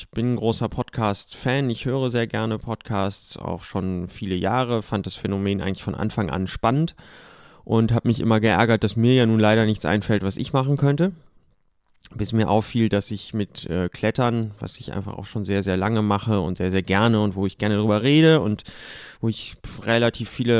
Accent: Hameln, Lower Saxony, Germany; born there; now in Berlin, Germany; Ich bin 1979 in Hameln geboren und seit einigen Jahren in Berlin.

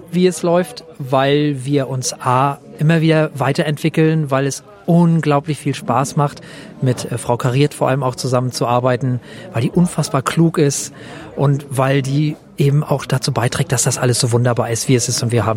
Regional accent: Flensburg, Schleswig-Holstein, Germany; Ich bin geboren im Jahre 1970. Ich komme aus Deutschland, allerdings aus Flensburg, was bedeutet, dass ich deutscher Staatsbürger dänischer Nationalität bin.

